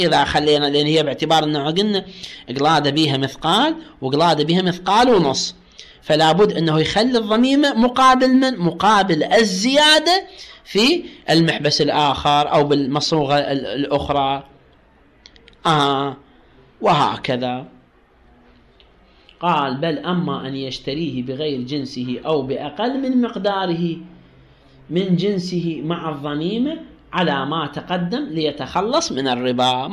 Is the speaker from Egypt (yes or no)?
no; Iraq; إحنا كلمة ربع دينار طبعا نستخدمها بالعراق